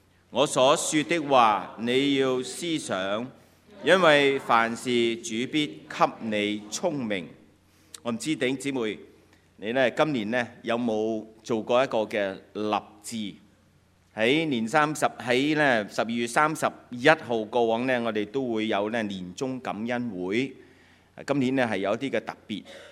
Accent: China; 作为一个中国人咧，我哋有多一个嘅新年

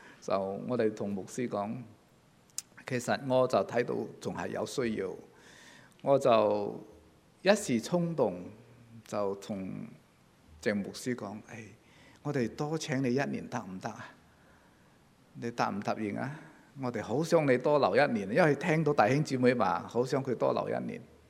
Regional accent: China; 西人的做法跟我們中國人很多是不同的

